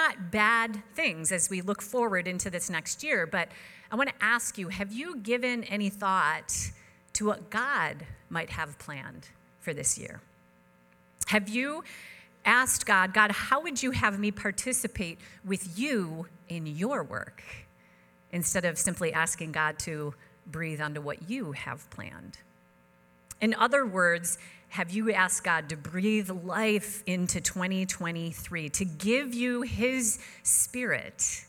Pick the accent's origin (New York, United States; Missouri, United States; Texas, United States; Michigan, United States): New York, United States; being born and raised in Western New York, there is one thing that I really enjoy about the cold weather that we have this time of year.